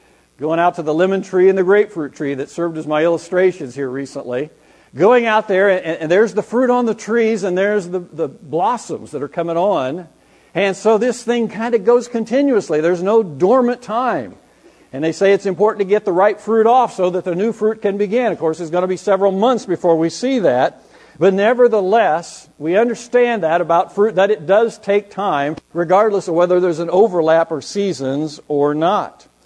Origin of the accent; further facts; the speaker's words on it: Midwest, United States; I'm still trying to get used to how fruit works here in the Southwest compared to where I grew up in the Midwest.